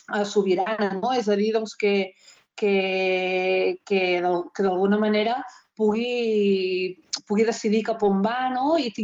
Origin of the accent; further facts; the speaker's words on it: Solsona, Catalonia, Spain; jo sóc de Solsona i bé, com molta de la gent doncs, vaig anar durant una època a estudiar fora, en concret a Girona, però al cap de poc doncs, vaig tornar a Solsona.